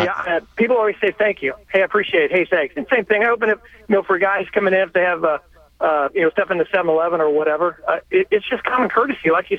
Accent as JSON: {"language": "English", "region": "Texas", "country": "United States", "tie": "born or raised there", "said": "like you, I was raised in Texas."}